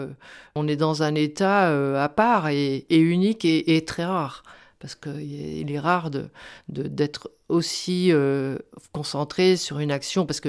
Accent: Paris, Île-de-France, France; Comme je suis originaire de Paris en plus

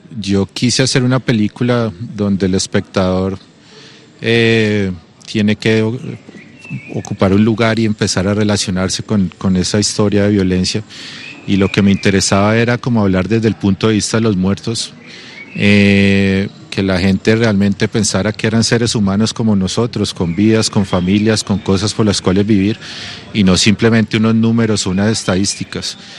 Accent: Colombia; Bueno, yo soy de Colombia y lamentablemente, pues a raíz de más de 50 años de conflicto, de guerra

